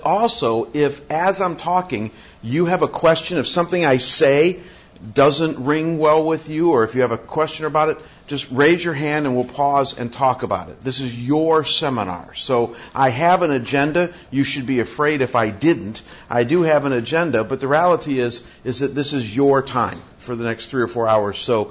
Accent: United States; Because I'm not European. I'm obviously American.

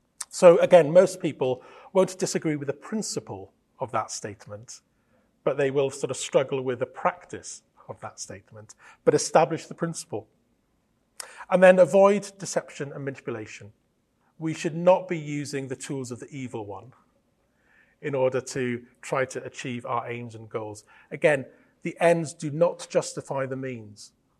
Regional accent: Wales, United Kingdom; I can get away with it being Welsh.

